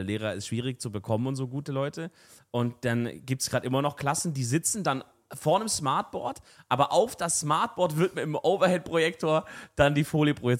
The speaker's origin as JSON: {"language": "German", "region": "Baden-Württemberg", "country": "Germany", "tie": "born or raised there", "said": "also GFS hieß das bei uns in Baden-Württemberg, ich möchte gerne meine GFS mit Beamer machen und so."}